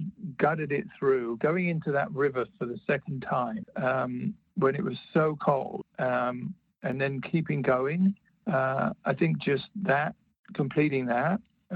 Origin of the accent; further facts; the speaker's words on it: United Kingdom; I'm British, stiff upper lip and all that.